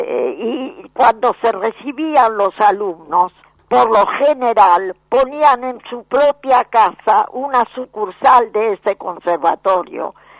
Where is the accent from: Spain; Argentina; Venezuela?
Argentina; Colonia Barón, La Pampa; yo nací en un pueblito de La Pampa, entonces era gobernación, todavía no era provincia. Y mi pueblo se llama Colonia Barón.